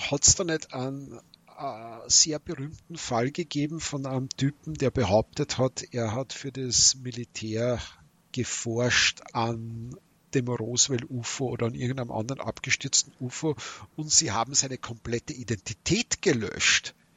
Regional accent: Austria; Ja, ich als Österreicher, I raise you den Lucona-Skandal.

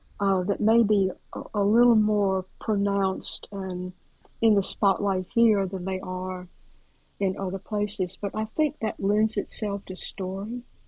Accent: Pontotoc, Mississippi, United States; I've gone back and worked in the little library in Pontotoc is the name of my hometown. It's an Indian name.

